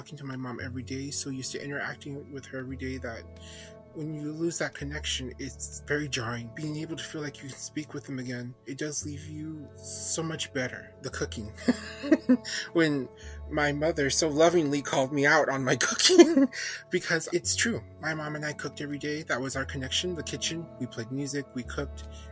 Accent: El Paso, Texas, United States; I'm from El Paso, Texas.

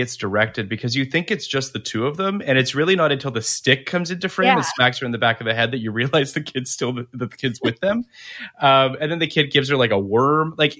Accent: Canada; as a Canadian, I was happy to see that it was a Roots bag.

